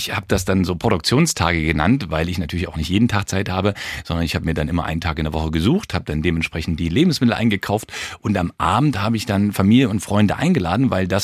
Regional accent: Leipzig, Saxony, Germany; Und ich bin gebürtiger Leipziger

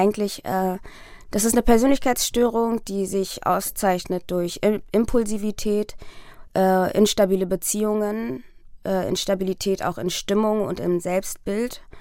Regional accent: Berlin, Germany; also born or lived in Sudan; ich bin 37 Jahre alt, ich bin im Sudan geboren und in Berlin aufgewachsen.

